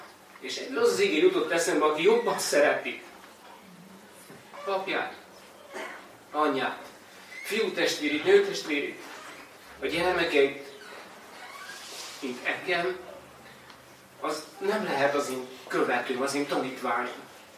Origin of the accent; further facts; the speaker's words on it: Transylvania, Romania; now in Kiskőrös, Hungary; hisz mi Romániából valók vagyunk, Erdélyből, és négyen vagyunk testvérek, és mind a négyen ott vagyunk kiskörösen